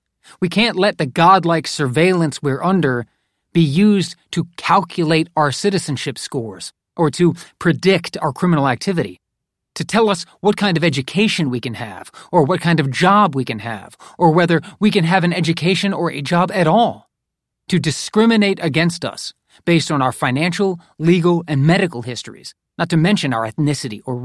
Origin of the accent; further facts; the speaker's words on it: North Carolina, United States; which is partially located in my home state of North Carolina